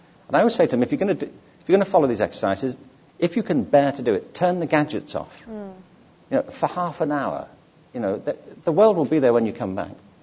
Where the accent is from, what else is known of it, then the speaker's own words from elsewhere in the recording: Liverpool, North West England, United Kingdom; born there; I was born in 1950 in Liverpool.